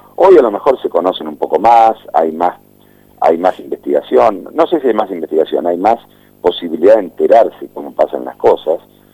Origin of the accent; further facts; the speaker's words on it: Buenos Aires, Argentina; vivo en Caballito porque mi mamá era de Floresta, mi papá de Núñez, y se vinieron a vivir en Caballito. Nací en Caballito, me crié en Caballito, pero ahora vivo en Boedo